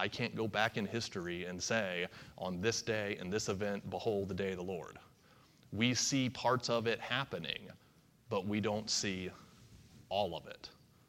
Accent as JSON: {"language": "English", "region": "West Virginia", "country": "United States", "said": "So, okay, I'm from West Virginia. I understand this concept."}